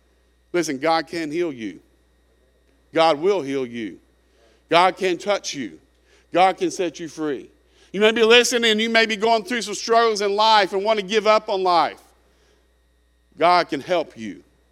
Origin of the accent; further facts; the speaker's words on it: Kentucky, United States; and you know, I'm from Kentucky.